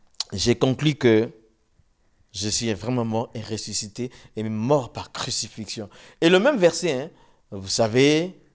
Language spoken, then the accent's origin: French; Côte d’Ivoire; first language Dioula; French is a second language; parce que chez nous, en Côte d'Ivoire, on n'est pas arabophone.